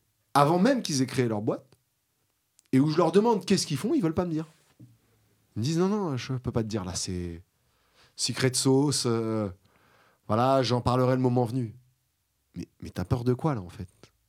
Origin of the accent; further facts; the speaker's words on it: Paris, Île-de-France, France; j'ai grandi à Paris jusqu'à mes 8 ans à peu près, 7-8 ans